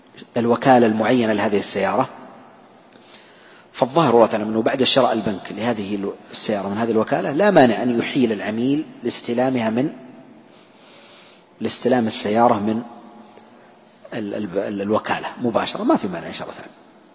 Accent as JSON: {"language": "Arabic", "country": "Saudi Arabia", "said": "عندنا في المملكة العربية السعودية صادر من مؤسسة النقد تعرفة خاصة لها"}